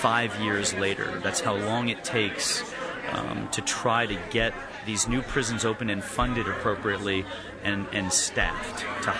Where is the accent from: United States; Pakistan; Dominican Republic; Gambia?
United States; New Hampshire; There's one in my home state of where I'm originally from, New Hampshire, in Berlin, New Hampshire.